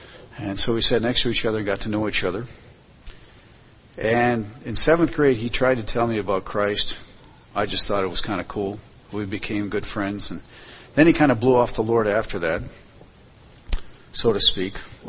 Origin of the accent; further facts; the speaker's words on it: Hamburg, New York, United States; also born or lived in Buffalo; I was born in Buffalo, New York. We moved to a suburb called Hamburg. I attended a parochial school called St. Mary's by the Lake